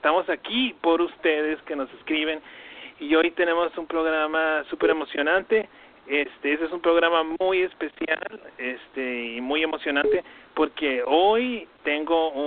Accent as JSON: {"language": "Spanish", "town": "Tijuana", "region": "Baja California", "country": "Mexico", "tie": "born or raised there", "said": "Yo me crié en Tijuana, pero yo le tengo mucho cariño a la gente, a todo Jalisco. Mi familia viene de Jalisco, de Tlaquepaque, de San Pedro Tlaquepaque"}